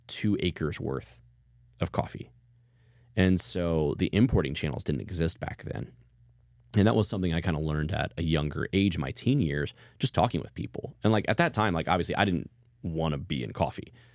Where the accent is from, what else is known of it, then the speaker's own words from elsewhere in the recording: Kansas City, United States; So growing up in Kansas City, it's a major metropolitan town.